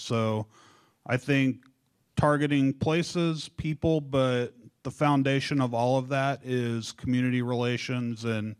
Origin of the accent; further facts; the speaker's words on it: Kansas City, United States; So what drew me to this job is I grew up in the Kansas City area.